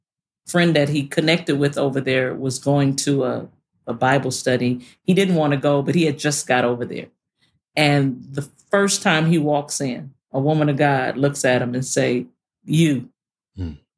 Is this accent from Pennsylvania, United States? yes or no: no; Detroit, Michigan, United States; I grew up in Detroit, y'all. You don't get better singers than Detroit.